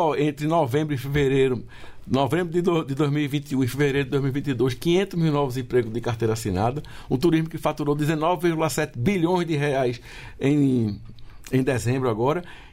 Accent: Pernambuco, Brazil; sou pernambucano

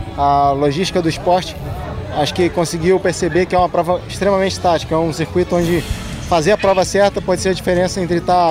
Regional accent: Brazil; Eu fiquei realmente feliz e orgulhoso como brasileiro.

